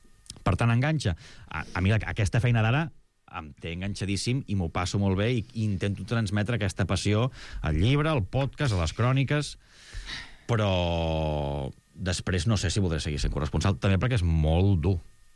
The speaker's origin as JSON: {"language": "Catalan", "town": "Súria", "region": "Catalonia", "country": "Spain", "said": "No, home, jo sóc de Súria i..."}